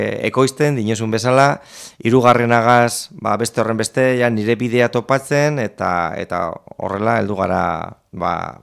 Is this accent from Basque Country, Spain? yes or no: yes; Portugalete, Basque Country, Spain; now in Sopela, Spain; Bai, izatez Portugaletekoa naiz, naiz eta orain ba, sopelan bizi naiz